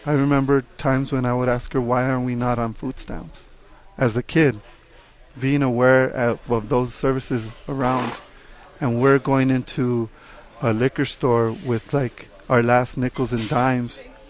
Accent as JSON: {"language": "English", "town": "Los Angeles", "region": "California", "country": "United States", "tie": "born or raised there", "lives_now": "Santa Fe, United States", "said": "No, I grew up in East Los Angeles."}